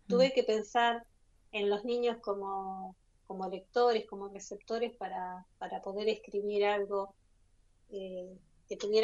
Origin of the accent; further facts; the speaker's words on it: Comodoro Rivadavia, Chubut, Argentina; born there; yo nací en Comodoro